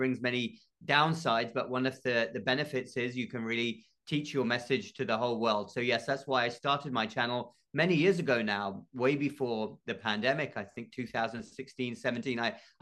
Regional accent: United Kingdom; moved away as an adult; now in United States; as you can probably tell, I'm not from the United States. I grew up in the United Kingdom, went to medical school over there, and then shortly after graduation, I came to the US.

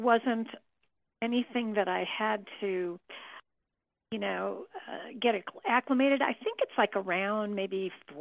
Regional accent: Santa Fe, New Mexico, United States; I come from Santa Fe, where I'm at 7,200 feet already.

